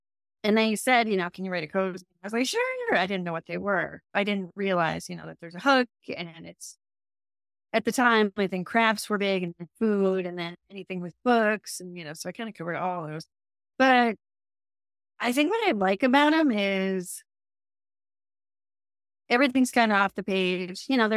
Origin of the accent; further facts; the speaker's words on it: Scottsdale, Arizona, United States; it's set in my hometown in Scottsdale